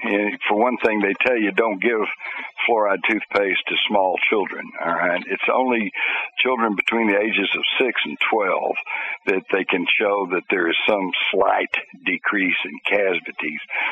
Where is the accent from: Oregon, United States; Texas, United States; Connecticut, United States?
Texas, United States; When I was growing up in Texas, we took guns to school.